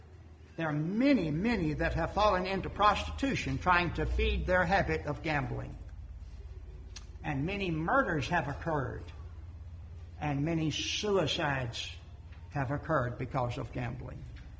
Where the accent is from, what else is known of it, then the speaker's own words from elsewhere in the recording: Florida, United States; When I was a high school senior, our senior trip was, I grew up in Florida, trip to the Bahamas.